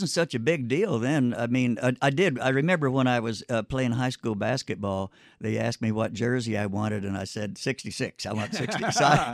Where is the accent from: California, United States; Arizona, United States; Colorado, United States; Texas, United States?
Arizona, United States; Mesa; born there; I was born in Mesa, and Mesa was in a depressed situation there.